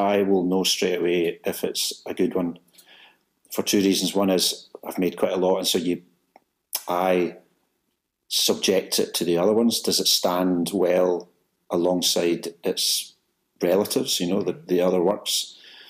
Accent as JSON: {"language": "English", "town": "Glasgow", "region": "Scotland", "country": "United Kingdom", "said": "I guess I'm a product of Glasgow. My sense of humour, my kind of attitude is very Glaswegian."}